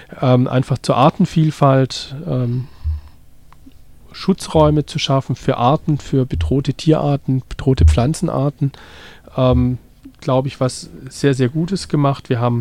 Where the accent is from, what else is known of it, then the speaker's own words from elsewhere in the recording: Stuttgart, Baden-Württemberg, Germany; Ich bin in Stuttgart geboren, habe als Kind auch in Stuttgart gelebt